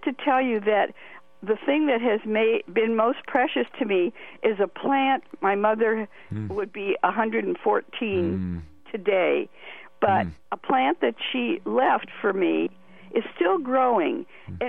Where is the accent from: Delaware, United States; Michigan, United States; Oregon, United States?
Michigan, United States; Detroit; I'm from Detroit.